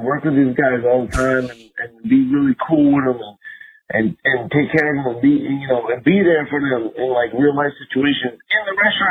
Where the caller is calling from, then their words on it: Orlando, Florida, United States; I'm calling from Orlando.